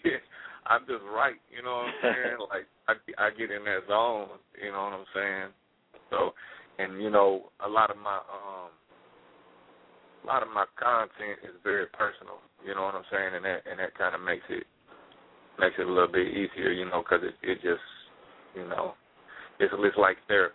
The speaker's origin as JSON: {"language": "English", "town": "Marion", "region": "Indiana", "country": "United States", "tie": "born or raised there", "said": "Yeah, I'm from Marion, Indiana."}